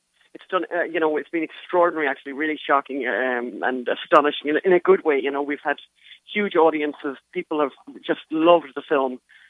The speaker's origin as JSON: {"language": "English", "country": "Ireland", "said": "Oh, God, I don't know how to explain how we're Irish filmmakers"}